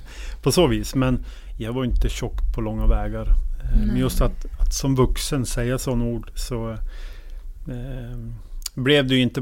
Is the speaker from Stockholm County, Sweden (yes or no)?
no; Skellefteå, Västerbotten County, Sweden; 2015 tog jag hjälp då med på ätstörningskliniken hemma i Skellefteå